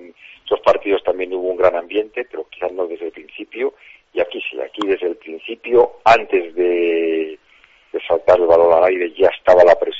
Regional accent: Salamanca, Castile and León, Spain; estar tremendamente contentos como salmantinos

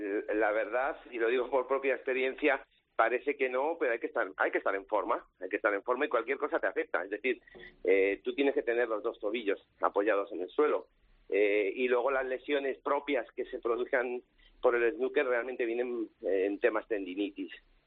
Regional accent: Pamplona, Navarre, Spain; esto es como yo que soy de Pamplona

